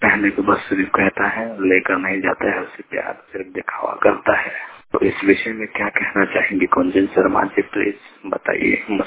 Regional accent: Mirzapur, Uttar Pradesh, India; मैं जिला मिर्जापुर उत्तर प्रदेश का रहने वाला हूँ

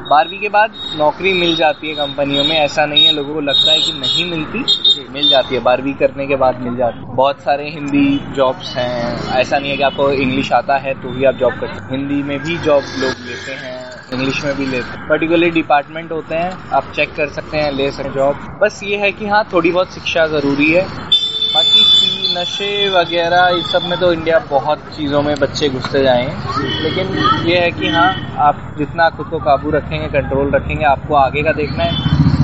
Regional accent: Delhi, India; मैं दिल्ली से हूं।

